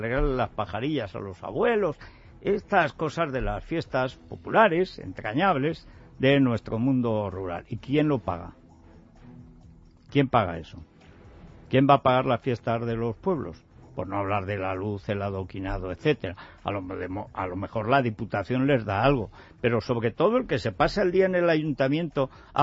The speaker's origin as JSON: {"language": "Spanish", "region": "Aragon", "country": "Spain", "said": "Y así somos de Aragón, que les cuento."}